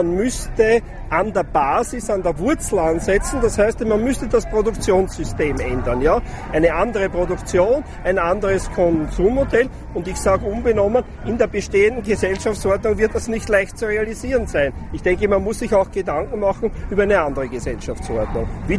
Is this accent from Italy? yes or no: no; Vienna, Austria; Ich bin Sozialwissenschaftler und Gewerkschafter. Ich komme aus Österreich-Wien